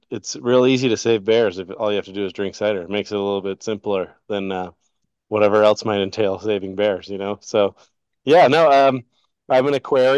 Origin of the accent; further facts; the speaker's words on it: Jackson, Wyoming, United States; So I grew up in Wyoming here in Jackson Hole, and it's a pretty wild place to grow up in terms of wild animals